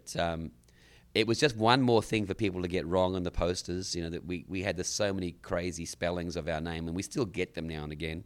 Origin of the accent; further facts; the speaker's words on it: Perth, Western Australia, Australia; when I get back home, because I'm from Perth myself.